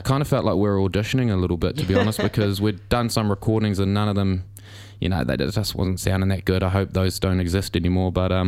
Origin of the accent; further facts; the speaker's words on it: Papakura, Auckland, New Zealand; growing up in Papakura, not a huge active sort of original band music scene when we were growing up.